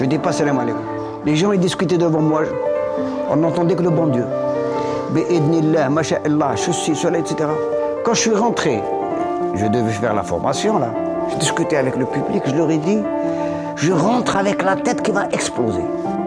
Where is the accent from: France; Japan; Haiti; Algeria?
Algeria; je suis algérien